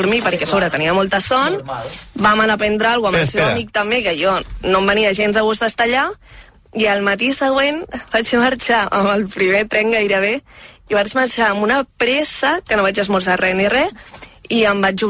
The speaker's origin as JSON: {"language": "Catalan", "town": "Barcelona", "region": "Catalonia", "country": "Spain", "said": "ell vivia a Vic i jo sóc de Barcelona"}